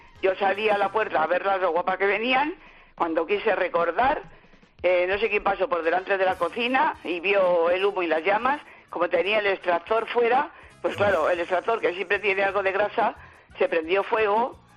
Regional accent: Madrid, Community of Madrid, Spain; now in Almería, Spain; Aunque, como mi propio nombre indica, soy madrileña.

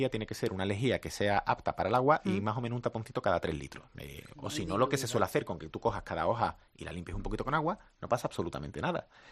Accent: Andalusia, Spain; Tengo que decir, bueno, que yo que soy de Andalucía

